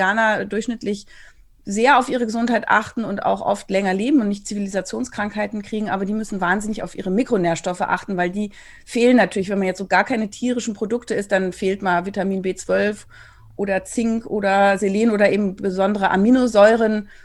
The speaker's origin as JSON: {"language": "German", "region": "Berlin", "country": "Germany", "said": "Ich komme hier aus Berlin"}